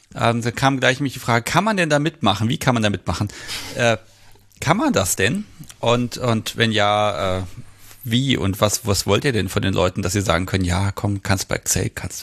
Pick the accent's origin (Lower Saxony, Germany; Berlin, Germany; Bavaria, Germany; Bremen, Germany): Lower Saxony, Germany; Hanover; Ich gehe in meiner Heimatstadt immer nie in Museen.